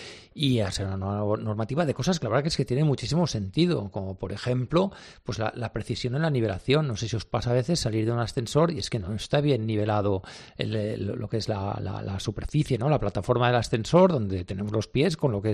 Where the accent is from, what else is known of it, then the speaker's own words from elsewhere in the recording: Spain; he sido, bueno, de los grandes, bueno, como tantos españoles